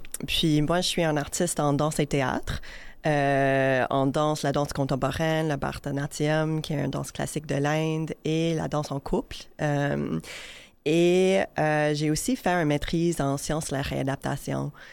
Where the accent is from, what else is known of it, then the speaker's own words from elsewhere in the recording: Canada; born there; en tant que minorité visible, mes parents qui viennent d'Afrique, mes ancêtres qui viennent de l'Inde, moi, je suis née au Canada.